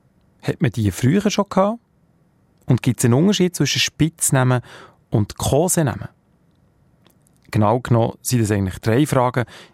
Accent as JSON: {"language": "German", "region": "Bern", "country": "Switzerland", "said": "Es ist nicht ganz einfach, als Berner die Gruppe richtig anzusagen."}